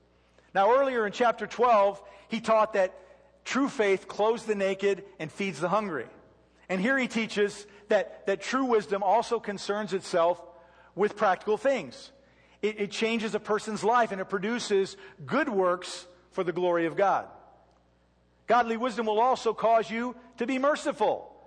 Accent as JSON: {"language": "English", "town": "Detroit", "region": "Michigan", "country": "United States", "tie": "born or raised there", "said": "You know, growing up in Detroit, we had a terrible NFL team in the Detroit Lions."}